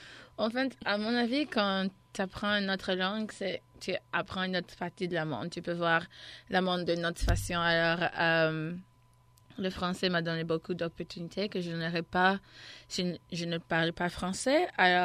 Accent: Lafayette, Louisiana, United States; also born or lived in Chicago; Ben, je suis née à Chicago, mais je viens de Lafayette.

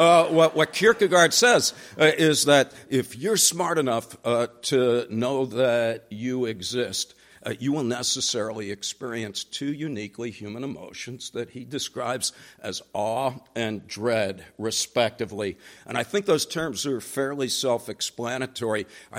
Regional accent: New Jersey, United States; I grew up in New Jersey. I have a lot of these.

